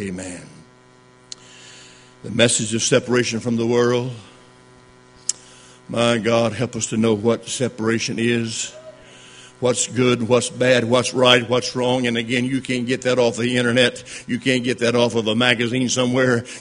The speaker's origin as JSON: {"language": "English", "region": "Alaska", "country": "United States", "said": "brethren, I'm from the Arctic. Where I live is different."}